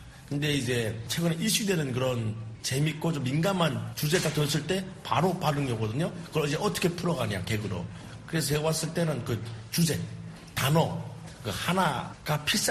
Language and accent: Korean; North Korea; 저보고 이제 북한에서 왔다 그러는 거예요.